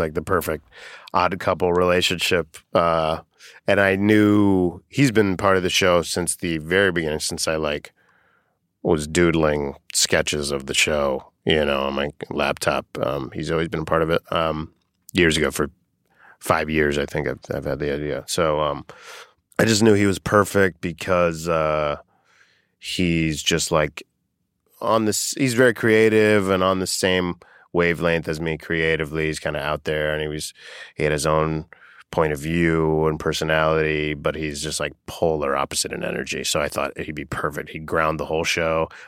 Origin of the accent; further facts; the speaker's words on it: Boca Raton, Florida, United States; Boca Raton, Florida.